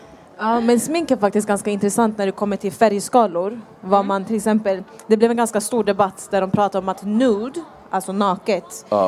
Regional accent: Sweden; Så då brukar jag säga Sverige.

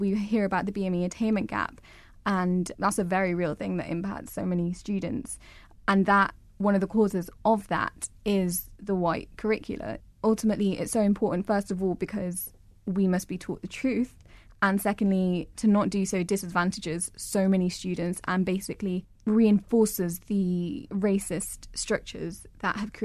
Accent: England, United Kingdom; Well, I would say that I'm English, and does that mean that my history is not to be learnt about?

